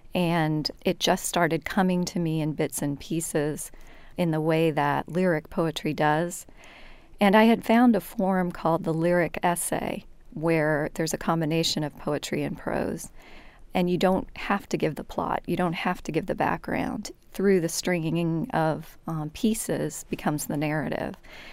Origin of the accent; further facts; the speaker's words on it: Midwest, United States; When I first got to college, I was raised in the Midwest, and after my mother had a nervous breakdown, we came back to the States